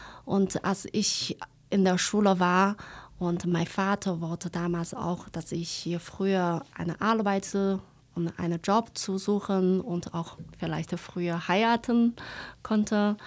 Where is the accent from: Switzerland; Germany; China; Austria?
China; Northwest China; Ich vermisse auch sehr die Leute dort. Und eigentlich, das ist eine ganz kleine Stadt in Nordwesten und auch auf der Wüste.